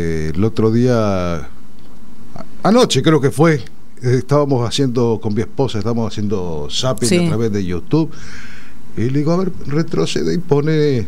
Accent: Argentina; nosotros como argentinos

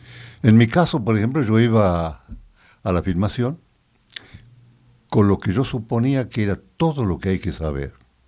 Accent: Santiago del Estero, Argentina; Pues yo soy de Santiago del Estero, de un lugar, no voy a decir remoto, pero queda a 90 kilómetros de la ciudad, donde todavía hablan quichua.

